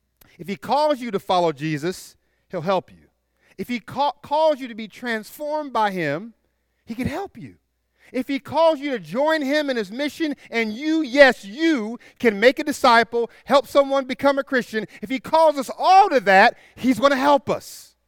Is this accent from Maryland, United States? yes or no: no; Tallahassee, Florida, United States; But us in Tallahassee, we had to struggle a little bit, you know.